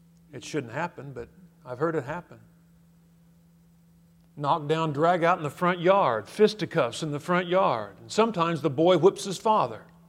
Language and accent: English; California, United States; I grew up in Southern California. We'd go to the beach and miles and miles and miles of beach